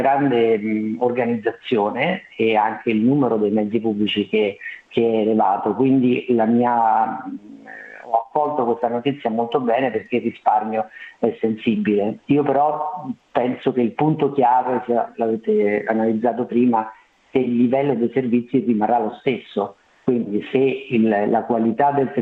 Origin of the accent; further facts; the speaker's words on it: Rome, Lazio, Italy; Ovviamente io vengo da Roma, quindi il confronto è assolutamente impietoso